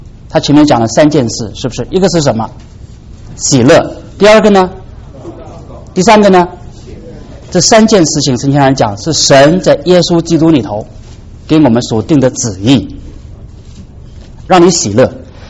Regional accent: China; 感恩很简单，我们中国人呢是个懂感恩的人，中国人是个懂感恩的民族啊，中华民族啊。

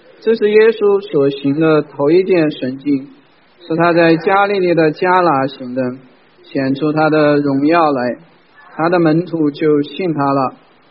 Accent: China; 我们中国人讲人生三大乐事

